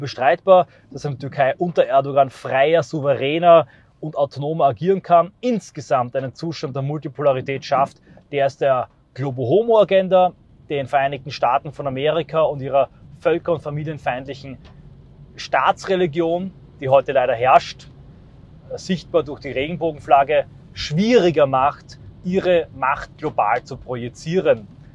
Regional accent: Austria; wenn ich mir als Österreicher diesen Wahnsinn gefallen lasse.

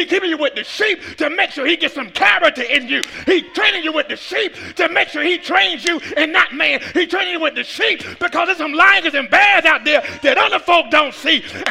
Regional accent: Atlanta, Georgia, United States; Come to the little city, they calling me country. I'm from Atlanta.

